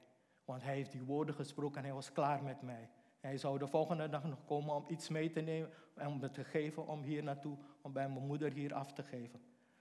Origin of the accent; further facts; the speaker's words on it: Suriname; now in Netherlands; Ik ben daar uit Suriname vertrokken hier naartoe. En ik ging daar terug naar Suriname.